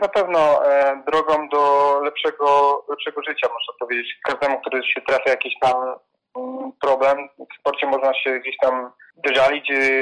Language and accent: Polish; Lubliniec, Silesian Voivodeship, Poland; ja jestem wiadomo z Lublińca